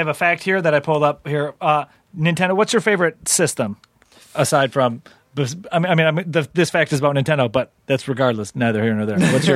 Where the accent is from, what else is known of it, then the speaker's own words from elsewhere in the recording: Bay City, Michigan, United States; See, I'm from Bay City, Michigan, and I couldn't tell you anything about people who founded Bay City, Michigan.